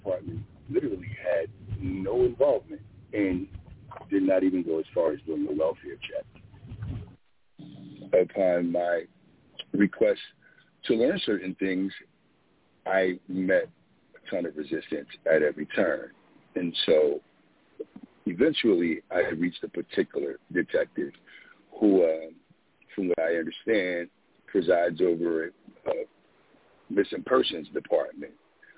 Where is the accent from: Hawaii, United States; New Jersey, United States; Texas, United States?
New Jersey, United States; Paterson; And I'm from New Jersey. I'm from Paterson, New Jersey.